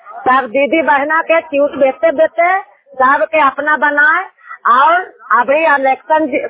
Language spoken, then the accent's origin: Hindi; Navadiya, Bihar, India; मैं नवदिया के रहने वाली हूँ।